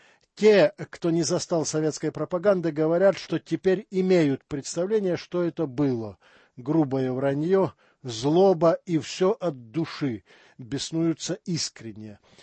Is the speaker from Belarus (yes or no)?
no; Volyn Oblast, Ukraine; now in Moscow, Russia; более 20 лет живу в Москве. Здесь у меня семья, дети, друзья. Сам я родом из Волыни. Все детство, школа прошло там.